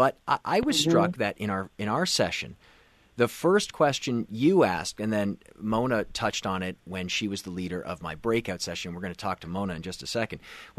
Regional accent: Canada; And we all come from different backgrounds, right? I grew up in Canada.

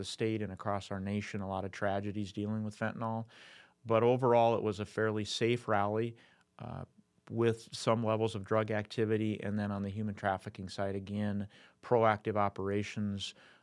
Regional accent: Sturgis, South Dakota, United States; I grew up in Sturgis, so I see the positive aspects that it brings to the businesses, the vendor opportunities, the concerts.

